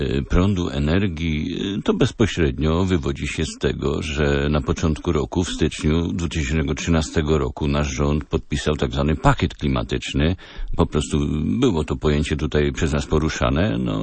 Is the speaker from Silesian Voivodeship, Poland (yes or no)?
yes; Silesian Voivodeship, Poland; sprawa kopalń tutaj u nas na Śląsku jest w ten sposób załatwiana